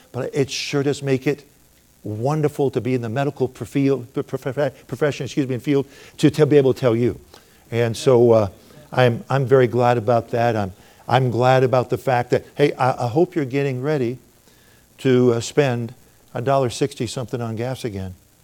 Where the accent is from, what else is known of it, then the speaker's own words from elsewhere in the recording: United States; I don't care. I'm an American.